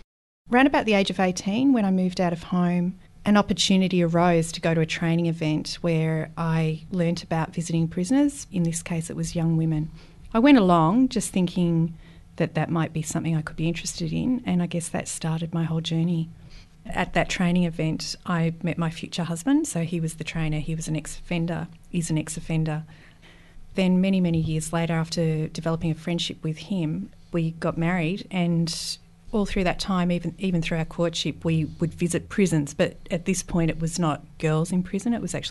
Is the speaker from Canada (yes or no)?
no; Geelong, Victoria, Australia; I grew up in Geelong.